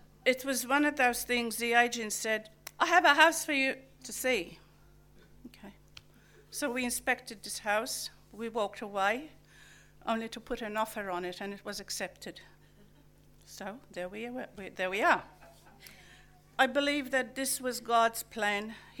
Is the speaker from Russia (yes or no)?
no; Malta; born there; I was born in Malta, a predominantly Catholic country in every sense of the word.